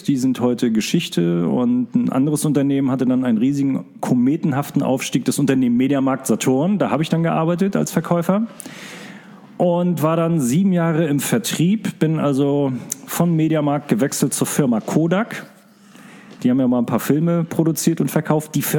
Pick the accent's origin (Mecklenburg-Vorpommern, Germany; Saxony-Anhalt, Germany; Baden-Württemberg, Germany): Mecklenburg-Vorpommern, Germany; Ich komme ja aus Mecklenburg-Vorpommern.